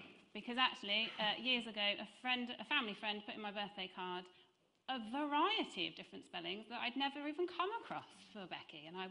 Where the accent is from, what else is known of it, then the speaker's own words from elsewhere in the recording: Reading, South East England, United Kingdom; born there; I was born in Reading. I am from a Christian home.